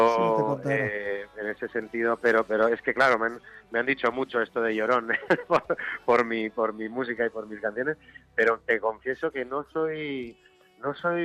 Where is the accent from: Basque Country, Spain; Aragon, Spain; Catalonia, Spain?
Basque Country, Spain; San Sebastián; Aparte que soy de Donosti. En Donosti ya sabes cómo es el clima.